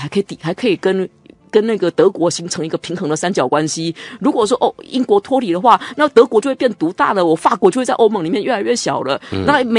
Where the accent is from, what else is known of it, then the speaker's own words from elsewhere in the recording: Taiwan; 如果我们身为台湾人，我们也应该反对。